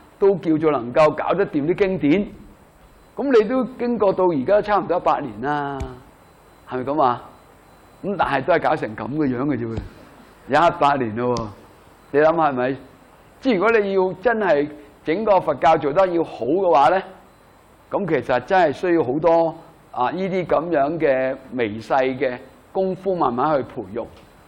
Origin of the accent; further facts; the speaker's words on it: China; 好遺憾咧，我哋中國人咧就未做到呢個層次啦